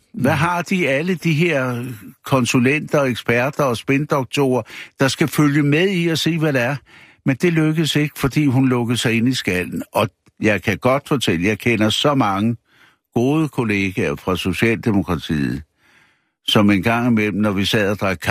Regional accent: Esbjerg, Region of Southern Denmark, Denmark; han har jo været opstillet over i Esbjerg, der hvor jeg kommer fra

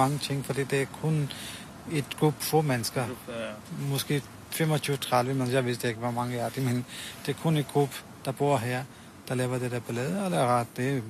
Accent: Pakistan; Jeg er fra Pakistan.

